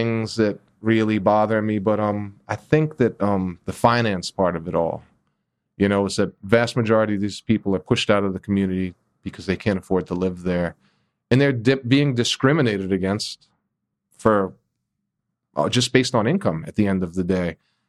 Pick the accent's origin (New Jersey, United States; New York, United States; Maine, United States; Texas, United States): New York, United States; Fort Greene; I grew up in Fort Greene, ton of beautiful homes in Fort Greene, but they were allowed to hit rock bottom during the 70s and 80s.